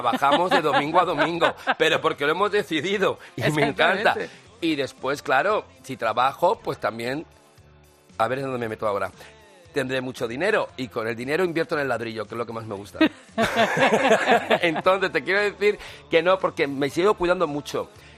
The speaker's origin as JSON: {"language": "Spanish", "town": "Madrid", "region": "Community of Madrid", "country": "Spain", "said": "Porque a mí me gusta mi ciudad. Soy madrileño de pro."}